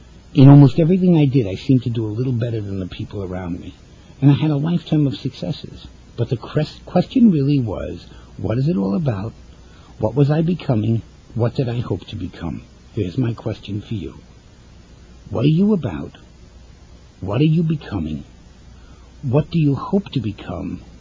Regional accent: New York City, New York, United States; We both came from the same neighborhood. And we talked about growing up in Greenwich Village, you know, our teenage and young adult years

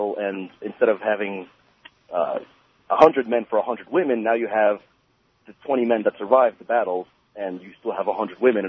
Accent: Queens, New York, United States; From Queens.

